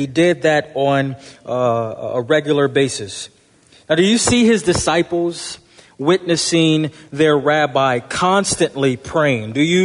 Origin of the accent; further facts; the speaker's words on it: Buffalo, New York, United States; Brother Sam Smalls was a guy I went to church with growing up in Buffalo.